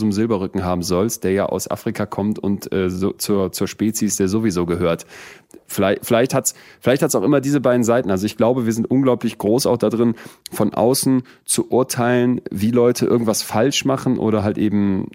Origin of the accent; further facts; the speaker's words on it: Solingen, North Rhine-Westphalia, Germany; in Solingen, wo ich groß geworden bin?